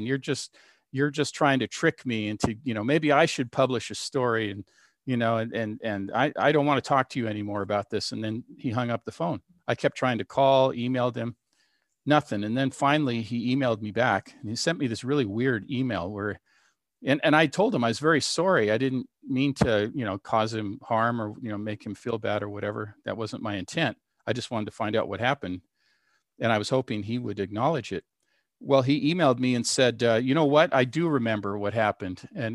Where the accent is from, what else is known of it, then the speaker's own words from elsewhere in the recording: Seattle, Washington, United States; back to Seattle. We're from Seattle.